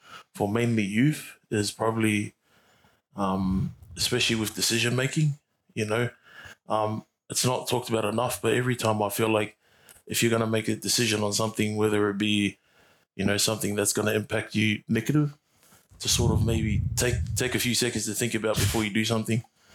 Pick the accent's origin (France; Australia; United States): Australia; Thomastown, Victoria; So I grew up in northern suburbs, so that's like Thomastown, if you guys any of those know.